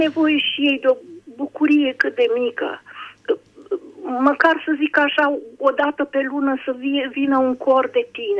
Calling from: Piatra Neamț, Neamț County, Romania; sunt din Piatra Neamț, momentan vă sunt din Iași

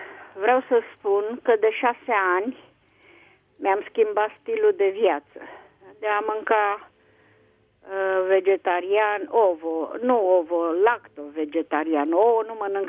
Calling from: Bucharest, Romania; Sunt din București.

